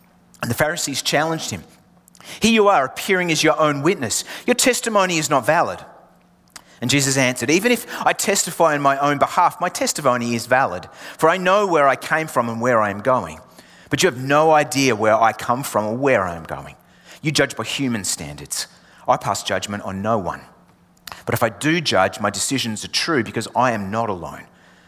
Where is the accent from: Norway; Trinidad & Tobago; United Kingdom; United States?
United Kingdom; England; accent: Australian; I have an Australian accent, but my upbringing, I was born in England, and my upbringing was particularly English.